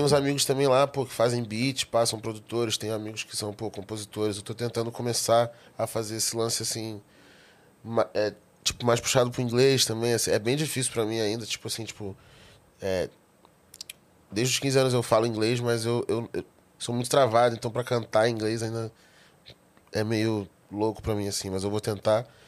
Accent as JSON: {"language": "Portuguese", "region": "Rio de Janeiro", "country": "Brazil", "said": "Sou do Rio."}